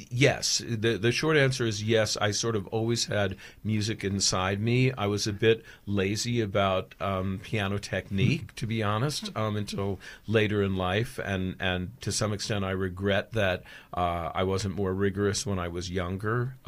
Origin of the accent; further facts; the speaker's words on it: Roslyn Heights, New York, United States; I am a Long Island Jewish boy and grew up basically in a town. Literally, I grew up in a development of Roslyn Heights, which was called South Park.